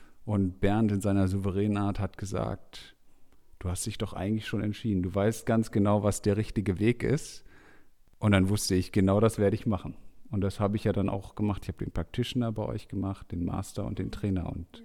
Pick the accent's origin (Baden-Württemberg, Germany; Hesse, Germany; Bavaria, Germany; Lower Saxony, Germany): Lower Saxony, Germany; ich komme aus der Nähe von Hannover, aus dem Land.